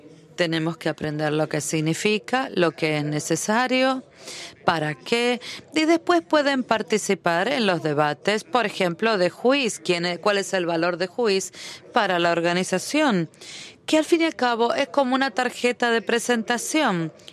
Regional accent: Belgium; yo provengo de Bélgica

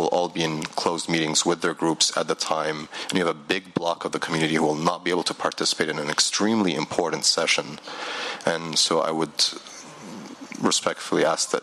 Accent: Egypt; I'm from Egypt.

